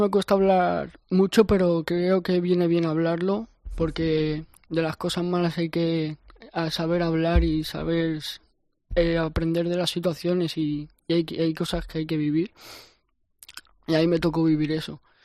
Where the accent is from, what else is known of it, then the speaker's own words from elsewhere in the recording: Valencian Community, Spain; Sí, me lo puse porque soy valenciano y ahí se dice mucho nano, tete